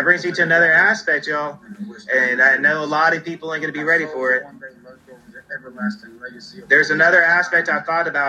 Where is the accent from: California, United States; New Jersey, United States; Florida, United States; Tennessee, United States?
California, United States; I used to be very proud of the fact that I was raised in California.